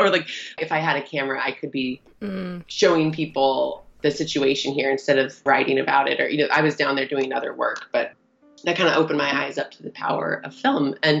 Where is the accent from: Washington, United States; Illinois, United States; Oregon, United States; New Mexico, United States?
Washington, United States; Ferndale; I grew up outside of Bellingham, Washington, in a town called Ferndale.